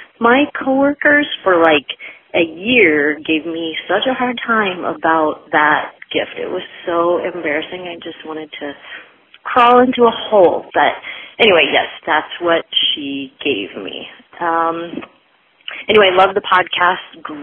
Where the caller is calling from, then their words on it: Chicago, Illinois, United States; I'm calling from Chicago.